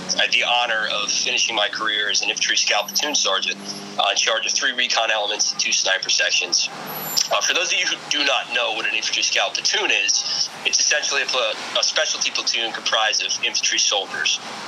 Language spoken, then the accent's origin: English; Ridgewood, New Jersey, United States; So I grew up in Ridgewood, New Jersey, not too far from Scarsdale.